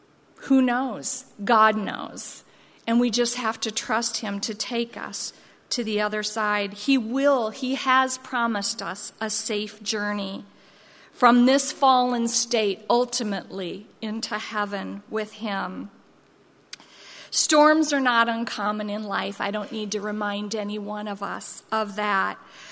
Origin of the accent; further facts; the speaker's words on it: Midwest, United States; You know, I'm from the Midwest, and when the storms seem to be right for a storm to pop up or a tornado